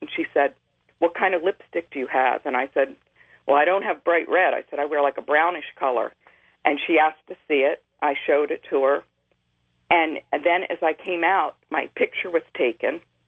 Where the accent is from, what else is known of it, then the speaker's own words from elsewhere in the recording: Rochester, New York, United States; I'm from Rochester, New York.